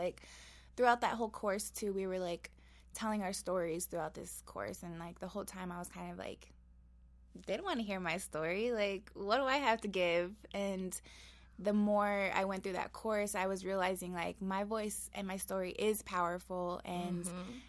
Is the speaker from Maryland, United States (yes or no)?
no; Colorado Springs, Colorado, United States; So I grew up here in Southeast.